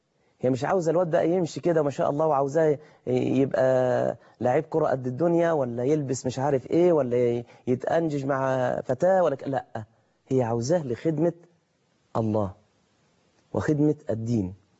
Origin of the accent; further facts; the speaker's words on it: Mansoura, Dakahlia, Egypt; زي ما بتقال عندنا في المنصورة مثلا